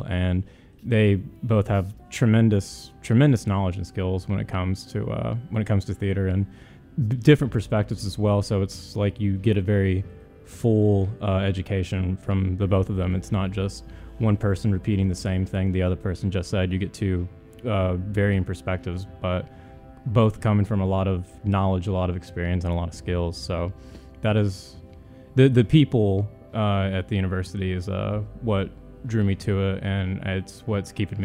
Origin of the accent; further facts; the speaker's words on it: West Virginia, United States; moved away as an adult; now in Memphis, United States; No, sir. I was born and raised in West Virginia for all of my life up until grad school here at U of M